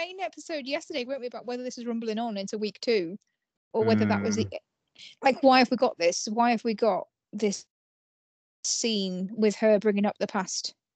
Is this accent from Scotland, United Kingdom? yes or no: no; Coventry, West Midlands, United Kingdom; I'm from Coventry. It's in my blood.